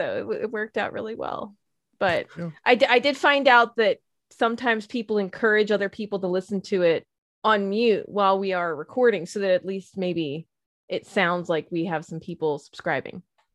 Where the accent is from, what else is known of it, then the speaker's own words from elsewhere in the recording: Philadelphia, Pennsylvania, United States; Also, he sounds a lot like home because I'm originally from Philly. So lots of those sounds of home, things like that.